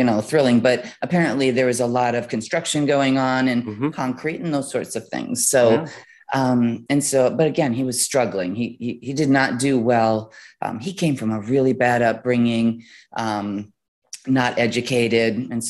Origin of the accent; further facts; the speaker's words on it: Wisconsin, United States; born there; I was born in the Midwest. I was born in a small city in Wisconsin, actually.